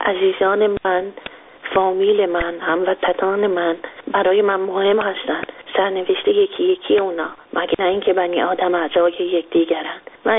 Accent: Iran; moved away; من به عنوان یک ایرانی مقیم خارج به این شنونده محترم باید بگم

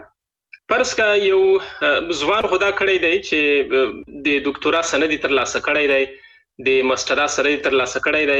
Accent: Afghanistan; now in Germany; زه په المان کې هم زه یو مهاجر یم، زه یو مزدور یم فردای، نو زما به څه خوښی وي په پردي هېواد کې. زه د خپلې د مور د غېږې څخه جلا یم. زه د په لویه کې د افغانستان

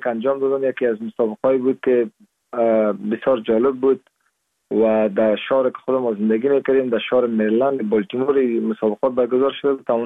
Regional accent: Parwan, Afghanistan; born there; در سال 1373 در استولی سیاوگرد ولایت پروان متولد شدیم

